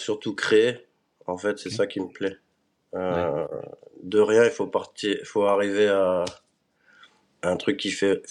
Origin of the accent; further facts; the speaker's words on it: Strasbourg, Grand Est, France; born there; du coup, j'habite à Strasbourg, je suis né là-bas.